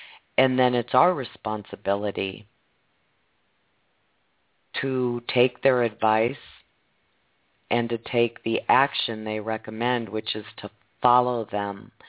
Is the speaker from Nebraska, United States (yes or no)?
yes; Nebraska, United States; since I mentioned I was from Offutt Stratcom territory